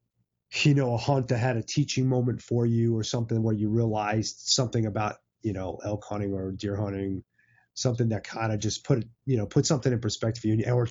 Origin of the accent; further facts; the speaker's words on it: East Coast, United States; I'm primarily a Western hunter, but I grew up in the East Coast hunting whitetail.